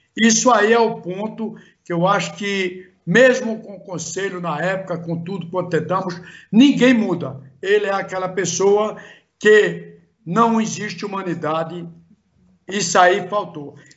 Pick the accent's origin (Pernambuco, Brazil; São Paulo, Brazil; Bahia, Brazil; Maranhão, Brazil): Pernambuco, Brazil; Toritama; eu tinha a certeza e tenho a certeza que Toritama tem outros amigos também pleiteando